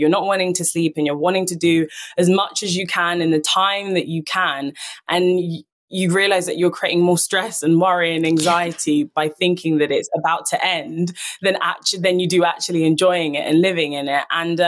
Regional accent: London, United Kingdom; I was born and raised in London.

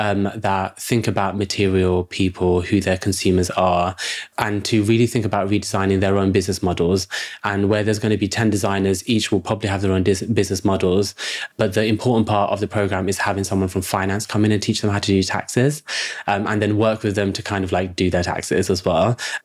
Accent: London, United Kingdom; I grew up on the Isle of Dogs, which is very different as a community in Tower Hamlets.

